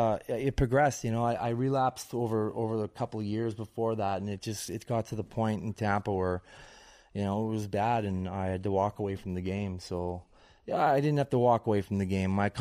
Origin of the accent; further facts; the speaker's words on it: Redwater, Alberta, Canada; Like, I'm from Edmonton, right? You got to understand this.